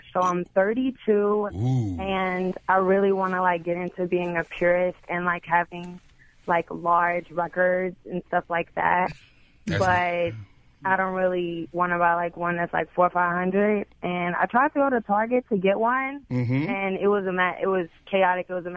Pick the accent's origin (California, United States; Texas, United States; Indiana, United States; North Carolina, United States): Texas, United States; And I pay for shipping and handling because I'm from Texas.